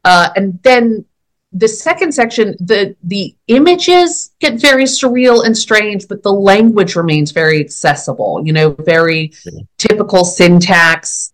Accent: California, United States; I grew up, I spent a lot of time in Southern California, and I grew up in California overall

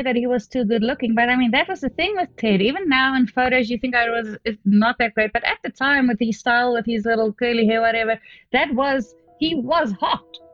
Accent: South Africa; now in Australia; So I'm from South Africa originally, you're from the States, and we both live in Australia

